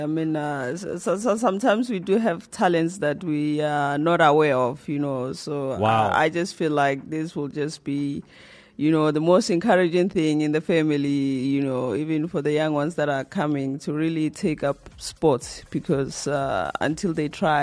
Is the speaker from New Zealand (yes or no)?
no; Limpopo, South Africa; Was born and raised in Limpopo province.